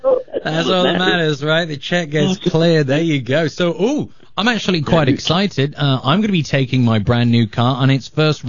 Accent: St. Louis, Missouri, United States; They're always like, oh, okay, where are you from? You say St. Louis, and they just draw a blank, because nobody over there has ever heard of St. Louis.

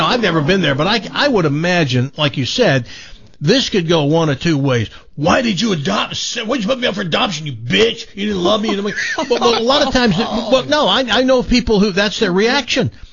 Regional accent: the South, United States; Now, I'm from the South, and there are a couple of things that just don't go over very well with people in the South.

